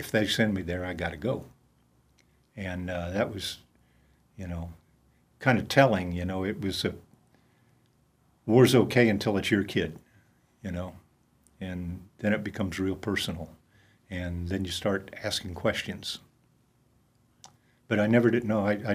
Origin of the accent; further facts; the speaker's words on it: United States; So I thought, well, you know, I'm an American.